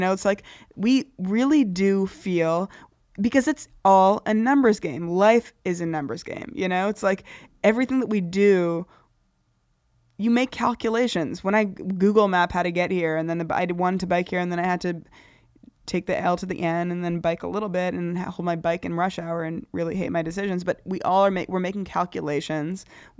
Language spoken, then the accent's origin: English; Canada; now in United States; Look, as a Canadian moving to this country.